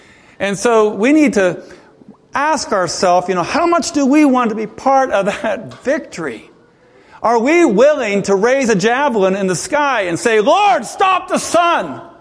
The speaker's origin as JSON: {"language": "English", "region": "Ohio", "country": "United States", "said": "I'm the Yankee from Ohio, and she's from North Carolina."}